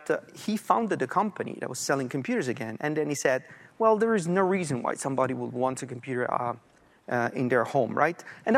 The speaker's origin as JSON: {"language": "English", "country": "Italy", "tie": "born or raised there", "said": "we're both Italian, so I grew up in Italy."}